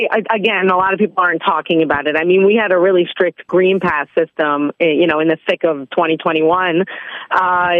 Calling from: Israel; I'm calling from Israel.

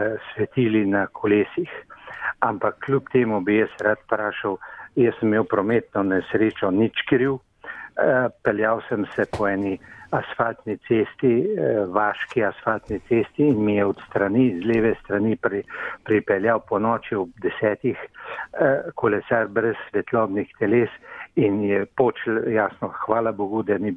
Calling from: Kamnik, Central Slovenia, Slovenia; Iz Kamnika.

